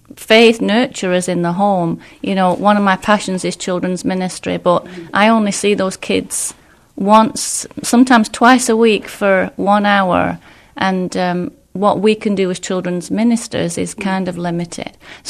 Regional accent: England, United Kingdom; moved away as an adult; now in United States; So originally I'm from England, married to a pastor, and we came here 18 years ago on an exchange program for 6 weeks. We came to Kalamazoo.

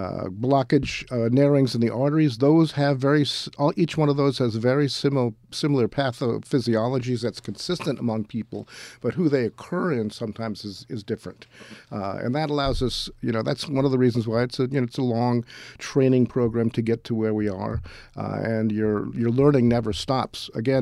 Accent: Boston, Massachusetts, United States; now in Albany, United States; which is very different from where I grew up and trained in Boston.

